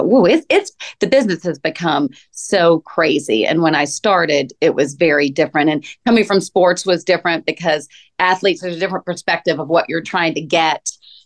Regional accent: Atlanta, Georgia, United States; I'm from Atlanta.

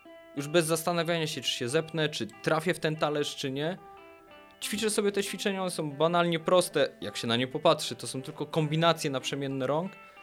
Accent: Silesian Voivodeship, Poland; metalowe zespoły zostawiłem w moim poprzednim miejscu zamieszkania, bo jestem z Zagłębia, tak, czyli jestem oswojonym Gorolem już teraz

